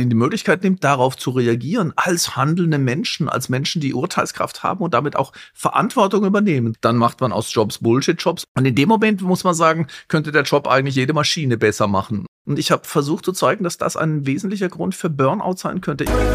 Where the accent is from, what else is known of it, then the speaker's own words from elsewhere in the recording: Baden-Württemberg, Germany; Ich bin im Schwarzwald aufgewachsen und wir sind halt immer, eigentlich so, kaum konnte man gehen, auf Skier gestanden.